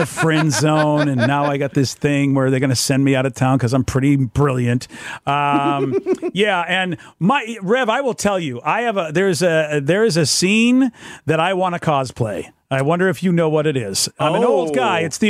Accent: United States; because I'm an American. I was born here.

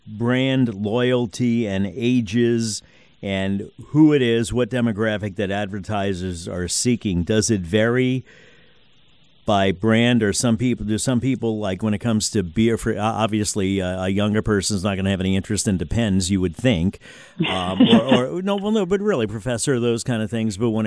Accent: New Orleans, Louisiana, United States; Laura, I worked in Las Vegas for a while, and I'm from New Orleans originally.

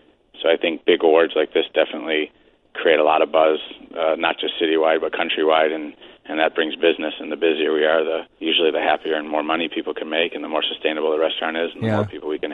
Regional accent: Cleveland, Ohio, United States; also born or lived in New York / Europe; I'm from Cleveland originally, and, you know, living in New York for a bit, in Europe for a bit, I just wanted to be somewhere semi-close to home

